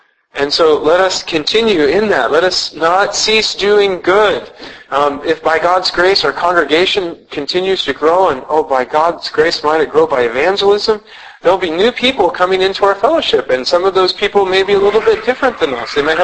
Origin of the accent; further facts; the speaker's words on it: Iowa, United States; and I grew up in Iowa